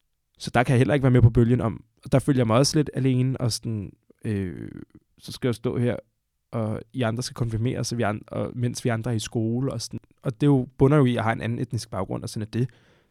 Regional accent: Montenegro; now in Denmark; i min opvækst har jeg jo haft andre traditioner, fordi jeg kommer fra Montenegro af. Vi er kristne på en anden måde, end man er i Danmark. Så vi har haft andre traditioner, en anden jul

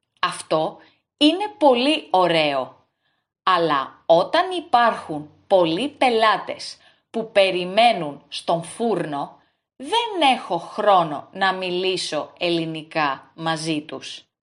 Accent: Kimolos, South Aegean, Greece; Εγώ λοιπόν μεγάλωσα και μένω στην Κύμολο. Η Κύμολος είναι μικρή. Όταν πηγαίναμε στο σχολείο, ήμασταν μόνο 7 παιδιά γεννημένα το 1999.

